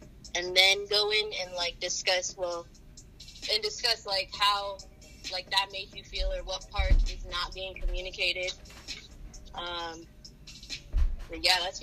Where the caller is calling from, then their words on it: Columbus, Ohio, United States; Yo, this is … I'm from Columbus, Ohio.